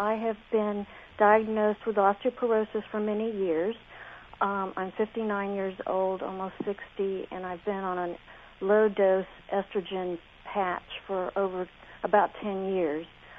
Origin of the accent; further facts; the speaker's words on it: Texas, United States; also born or lived in Mexico; In Texas and Mexico, primarily.